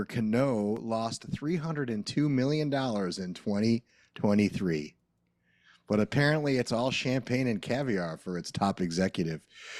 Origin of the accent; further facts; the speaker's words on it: Detroit, Michigan, United States; I grew up in and around Detroit in the 70s, so naturally I'm a car guy.